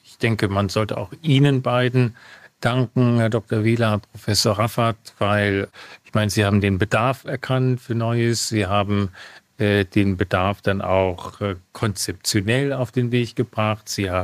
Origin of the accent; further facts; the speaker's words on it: Bonn, North Rhine-Westphalia, Germany; Ich komme sogar aus Bonn.